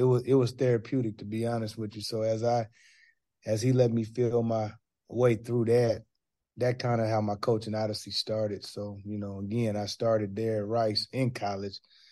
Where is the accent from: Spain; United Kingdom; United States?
United States; Portland, Oregon; when I was a young kid growing up in Portland, Oregon